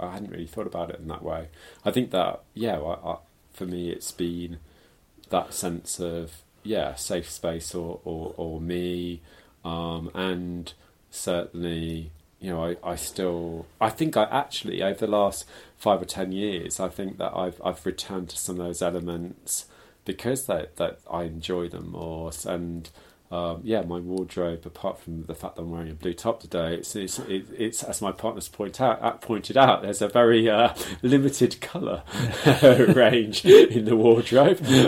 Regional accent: Leamington Spa, West Midlands, United Kingdom; also born or lived in Birmingham / Bristol; So I grew up in Leamington Spa initially, which is in Warwickshire, and then my parents, when I was probably about 11, they moved to a comprehensive on the edge of Birmingham. So and then I lived in Bristol

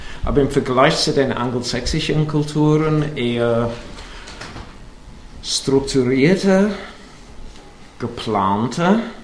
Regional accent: England, United Kingdom; German is a second language; now in Germany; Ich bin Engländer, ja.

